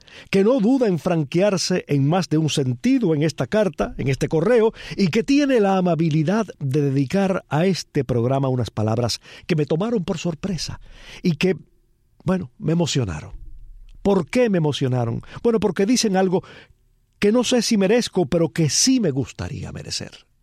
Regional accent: Cuba; moved away as an adult; nieto de los buenos cubanos del exilio histórico. Crecí en Cuba y allí permanecí hasta los 22 años.

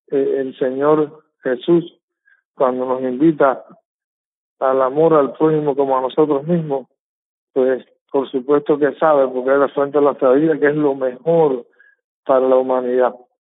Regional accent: Cuba; como cubanos que nos alejamos de Dios y lo anulamos

